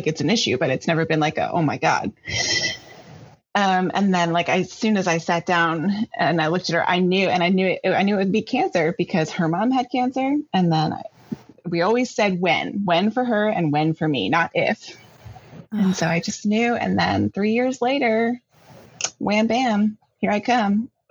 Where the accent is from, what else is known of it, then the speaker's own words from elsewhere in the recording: Annapolis, Maryland, United States; moved away as an adult; now in Houston, United States; So I'm originally from Maryland, just outside of Annapolis. And I lived there my whole life until I was 23.